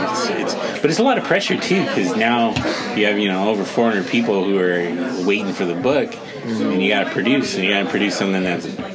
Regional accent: Brampton, Ontario, Canada; I grew up in Brampton, still live there. And it's pretty shitty usually. Nothing's going on.

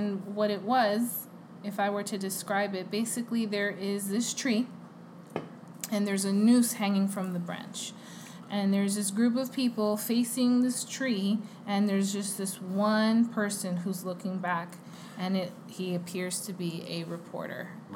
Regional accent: Canada; There's only so much I can do, A, being Canadian, being all the way up here, and whatnot.

